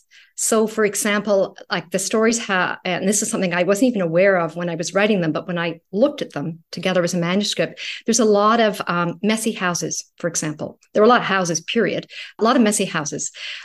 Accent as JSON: {"language": "English", "country": "Canada", "said": "I probably don't see myself as purely a Canadian writer."}